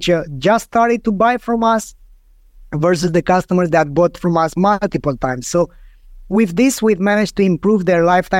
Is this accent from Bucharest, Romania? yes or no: yes; Bucharest, Romania; English is a second language; I'm coming from Bucharest, Romania. The first 10 years I was in an ex-communist country